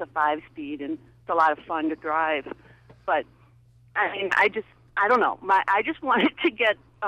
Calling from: Hinsdale, Massachusetts, United States; Hinsdale.

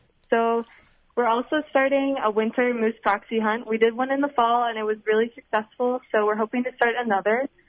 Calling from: Bethel, Alaska, United States; I'm calling from the Natural Resources Department at ONC.

